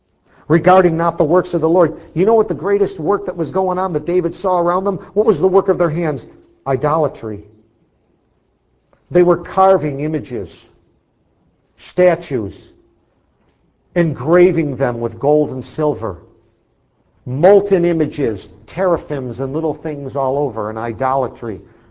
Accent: Sursee, Lucerne, Switzerland; moved away as an adult; also born or lived in Rome, Italy; I was born into a Catholic family in a little Swiss village of Sursee, which was Catholic. I was raised in Catholic school. Then I lived for 7 years in Rome in the elite papal collegium.

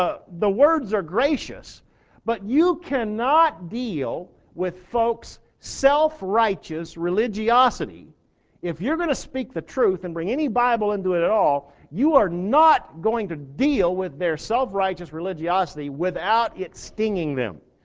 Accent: Texas, United States

